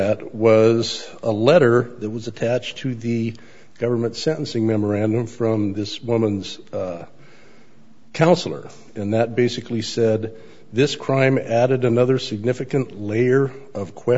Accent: Helena, Montana, United States; I am an attorney from Helena, Montana.

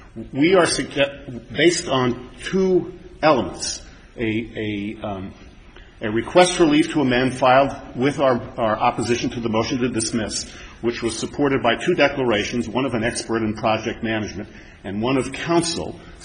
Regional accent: San Francisco, California, United States; I'm from San Francisco.

